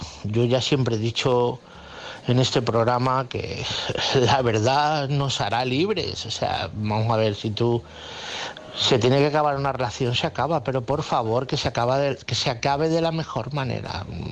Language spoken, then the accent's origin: Spanish; Toledo, Castilla-La Mancha, Spain; Hola, buenas noches, Álvaro. … de Toledo.